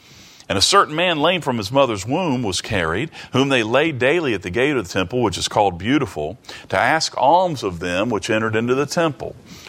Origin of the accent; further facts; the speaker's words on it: England, United Kingdom; If we were Chinese, we'd use something else. If we were Japanese, we'd use something else. But we're English, and we use this KJV translation